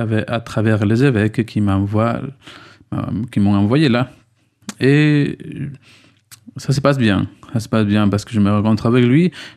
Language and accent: French; Ecuador; moved away as an adult; now in Bayonne, France; je viens de l'Équateur, j'ai 30 ans.